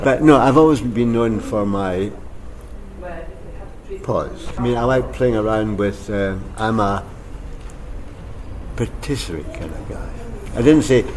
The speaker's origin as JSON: {"language": "English", "town": "Glasgow", "region": "Scotland", "country": "United Kingdom", "tie": "born or raised there", "said": "I remember when I started talking about growing up in Glasgow, I came from slightly deprived background."}